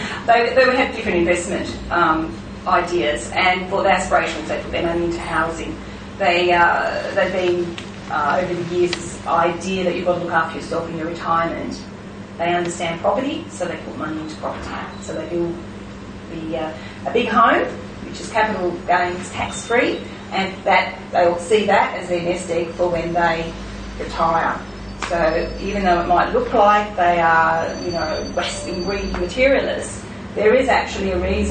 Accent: Sydney, New South Wales, Australia; the ones I grew up in Western Sydney

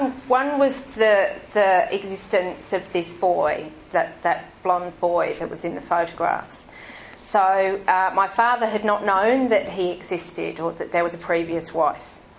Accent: England, United Kingdom; moved away as an adult; And I grew up in England, because there's been a lot of to-ing and fro-ing in our family.

